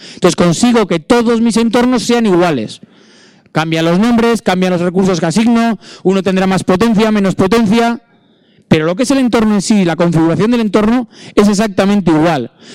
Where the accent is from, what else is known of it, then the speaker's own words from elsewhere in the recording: Bilbao, Basque Country, Spain; yo es que soy de Bilbao.